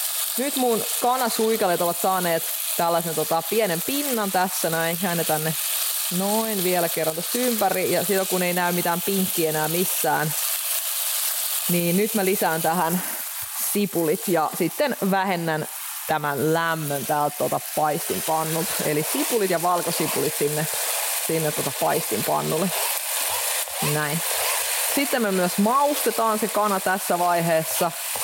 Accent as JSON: {"language": "Finnish", "country": "Russia", "said": "Mä oon venäläinen."}